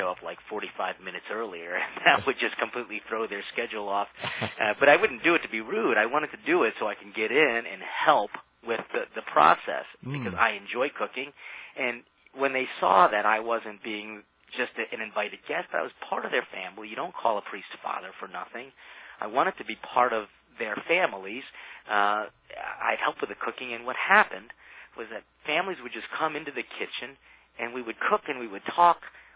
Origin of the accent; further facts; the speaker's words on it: United States; That's where I was born, but I moved to Baltimore, Maryland when I was 2 years old. And so, for all intents and purposes, even though I was raised in a very Philippine traditional home, I'm definitely an American.